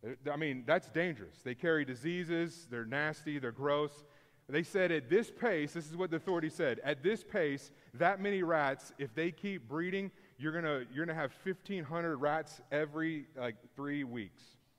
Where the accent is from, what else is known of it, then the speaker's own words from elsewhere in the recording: Houston, Texas, United States; We had one growing up in Houston